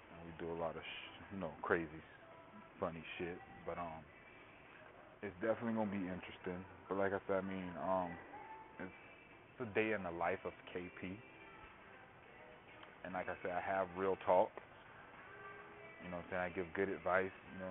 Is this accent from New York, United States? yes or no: no; West Palm Beach, Florida, United States; now in Orlando, United States; I'm born and raised in West Palm Beach, where I grew up.